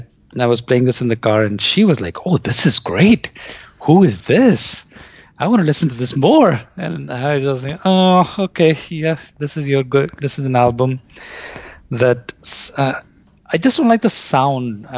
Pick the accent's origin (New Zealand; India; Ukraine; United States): India; I guess maybe growing up in India, that's all we had access to.